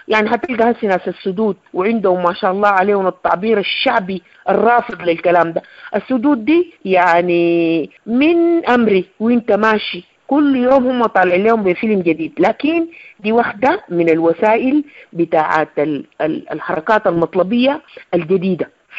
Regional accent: Sudan; وتبقى دي الجبهة العريضة اللي بتلمنا كسودانيين عشان نمشي في واحد من الخيارين

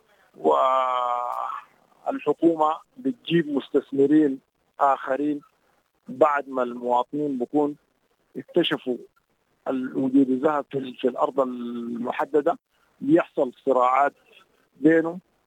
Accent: Kordofan, Sudan; خاصة عندنا في كردفان بيجدد سنويا مع نزول الأمطار،

